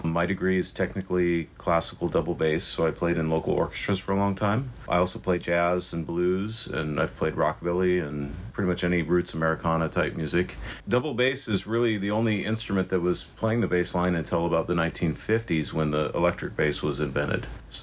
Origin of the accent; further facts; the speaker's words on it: Renton, Washington, United States; So I went to Liberty High School. I'm from East Renton, Issaquah Schools. I graduated from Liberty in 93